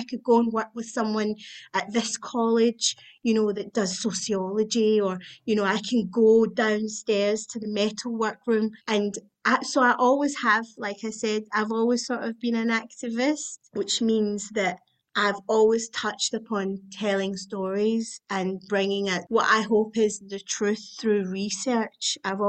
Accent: Glasgow, Scotland, United Kingdom; I mean, I came from Glasgow, came down with a portfolio, and I took it to the art school.

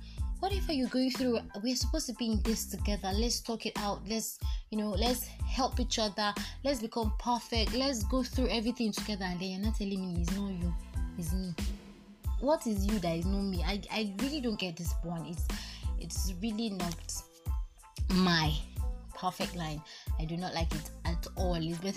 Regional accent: Nigeria; that is one thing that is one of the amazing things of being Nigerian. We just find our own way to ease our problems and our own situations.

